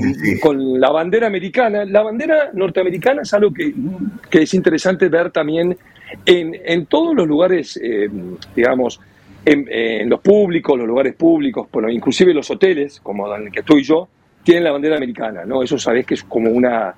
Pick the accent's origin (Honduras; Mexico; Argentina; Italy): Argentina; Se ve que vengo de Argentina con renovado y fresco, con buenas energía, ¿no?